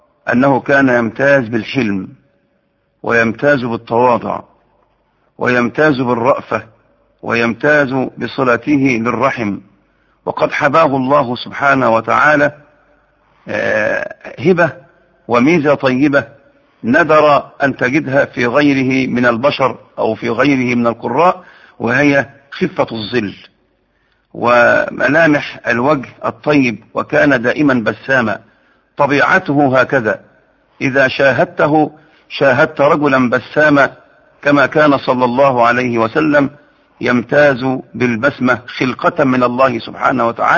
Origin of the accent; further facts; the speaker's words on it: Minyat Mahallat Damana, Dakahlia, Egypt; ولكن أذكر موقف في قريتي. توفى في هذه القرية منية محل الدمنة رجلان كبيران في هذه القرية